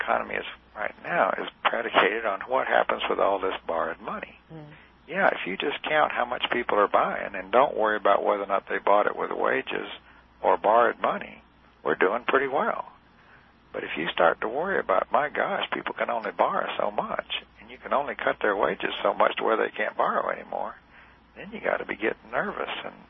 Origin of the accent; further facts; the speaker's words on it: the South, United States; Well, I grew up in the South, and I know what you're talking about.